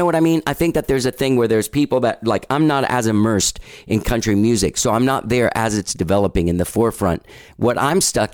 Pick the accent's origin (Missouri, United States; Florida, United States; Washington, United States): Florida, United States; Miami; born there; There's this thing, man, like I was born in Miami. My dad always lived there, and you'd go out on the boat